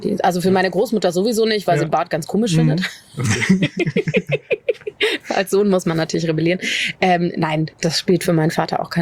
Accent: Berlin, Germany; Ich bin in Berlin groß geworden.

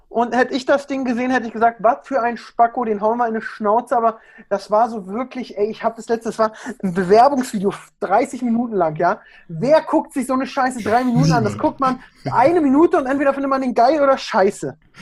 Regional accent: Berlin, Germany; accent: Berlin; ich komme aus Berlin. Ich bin Berliner Junge. Ich kann da auch ganz schnell abschweifen von Sprachgebrauch und ein bisschen mehr Berliner. Habe ich mir aber auch ein bisschen abgewöhnt.

